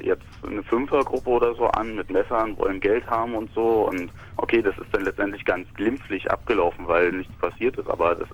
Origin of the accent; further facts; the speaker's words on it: Russia; now in Germany; ich bin Russe, ich bin selber Ausländer, ich habe einen russischen Pass.